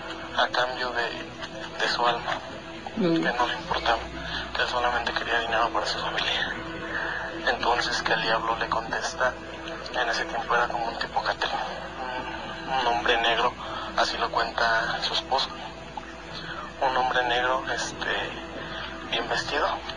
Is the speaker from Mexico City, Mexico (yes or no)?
no; Cuanajo, Michoacán, Mexico; yo soy originario acá de Michoacán, exactamente de Cuanajo, que queda aproximadamente a 15 minutos de Pátzcuaro.